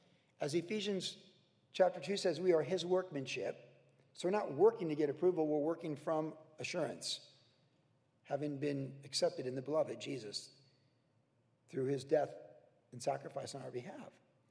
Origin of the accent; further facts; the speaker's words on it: Cleveland, Ohio, United States; Must be because I was born in Cleveland and grew up swimming in Lake Erie.